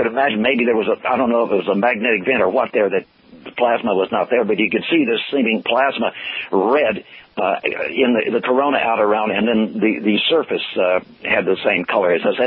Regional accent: Texas, United States; I'm from South Texas. Texas is a big place

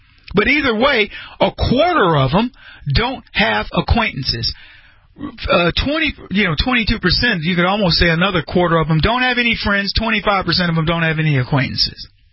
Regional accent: Brady, Texas, United States; born or raised there

